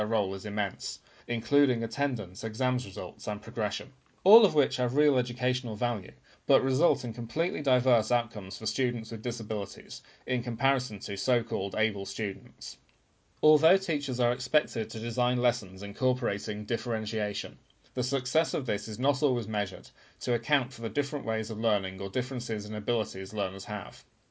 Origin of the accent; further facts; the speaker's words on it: Brazil; My education career began in my home country, Brazil, where I spent many years working in senior management roles in mainstream educational settings